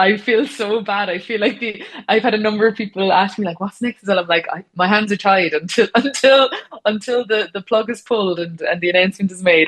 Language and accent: English; Ireland; which we as Irish people are not all that used to in Ireland.